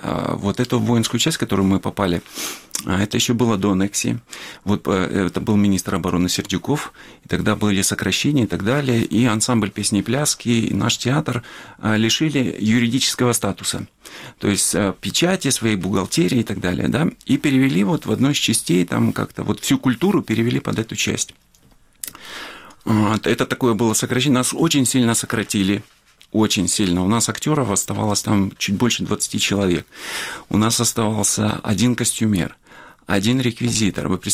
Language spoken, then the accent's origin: Russian; Ukraine; Вот я съездил в Россию, я себя ощутил там украинцем.